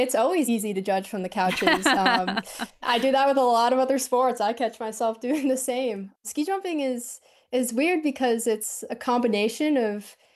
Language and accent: English; Madison, Wisconsin, United States; Wisconsin is where it all began for me. I'm born and raised in Madison. I learned how to ski here in Wisconsin.